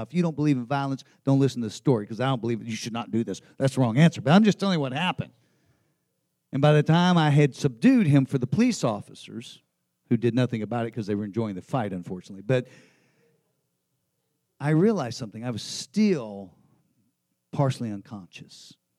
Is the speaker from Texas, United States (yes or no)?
yes; Texas, United States; And they would always say, just give them your wallet. But I'm from Texas.